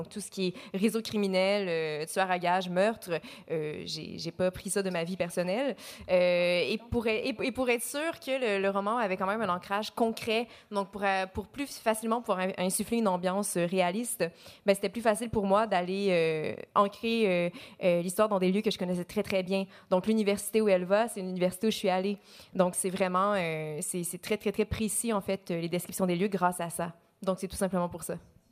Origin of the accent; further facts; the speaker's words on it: Quebec, Canada; En fait, je suis du Québec, je suis québécoise.